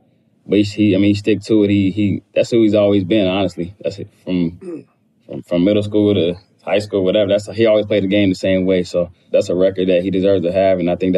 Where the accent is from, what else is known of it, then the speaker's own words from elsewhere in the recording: Charlotte, North Carolina, United States; That's stuff both of us had to deal with our whole life growing up in Charlotte, being son of an NBA player who played there for 10 years.